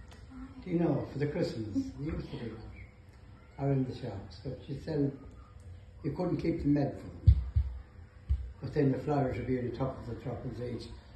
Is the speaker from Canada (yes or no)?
no; Ardee, Leinster, Ireland; born there; I was born in the County Loud, in RD, if you've ever heard of it. In RD Hospital.